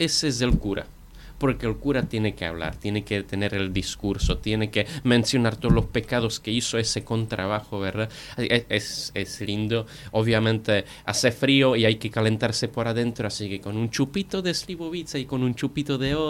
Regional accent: Czechia; Spanish is a second language; Pero lo que sí, hasta en mi pueblo, lo que conocemos muy bien es el último día, digamos, el martes antes del miércoles.

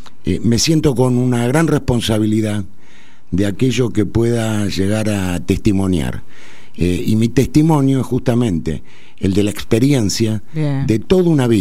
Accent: Argentina; soy un argentino felizmente casado desde hace 39 años.

